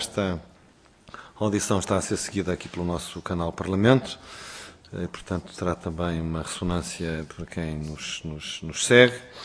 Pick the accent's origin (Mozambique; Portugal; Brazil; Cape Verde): Portugal; me enche também, como português, de muito orgulho e de satisfação